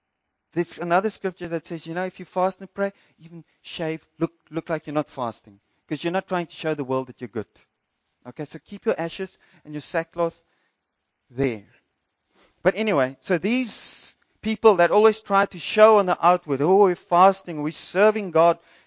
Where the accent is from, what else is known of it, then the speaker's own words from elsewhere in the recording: Windhoek, Khomas, Namibia; when I grew up in Windhoek, I knew when the wind was blowing.